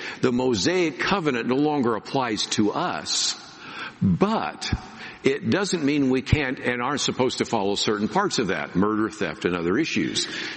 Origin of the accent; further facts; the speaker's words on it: California, United States; now in Texas, United States; I grew up in California. I live in Texas.